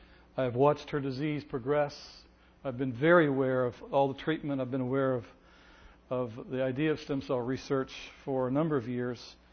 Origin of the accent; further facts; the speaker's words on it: Ohio, United States; I grew up in Ohio, in which all politics are local and everybody voted their pocketbook all the time.